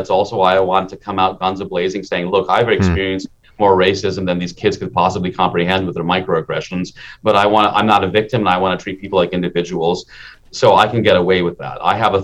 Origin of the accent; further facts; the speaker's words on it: Minnesota, United States; I was a kid in Minnesota in the 1970s, and being an Indian, I could pass for Black, I could pass for Native American, I could pass for Mexican, I could pass back for Muslim, pass for Arab.